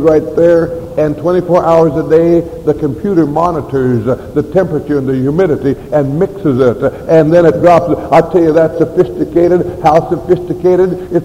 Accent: Idaho, United States; I come from Idaho. I know something about fertilizer and the cost of fertilizer and the value of fertilizer.

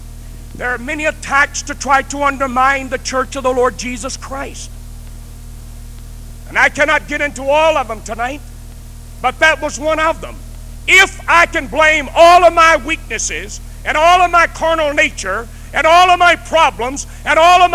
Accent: Arkansas, United States; See, I'm from Arkansas, so I like to reason things out.

